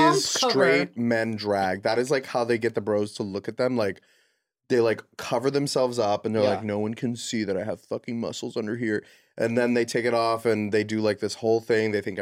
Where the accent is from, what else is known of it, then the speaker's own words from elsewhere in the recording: Miami, Florida, United States; also born or lived in New Orleans; I was born in New Orleans, but I grew up in Miami.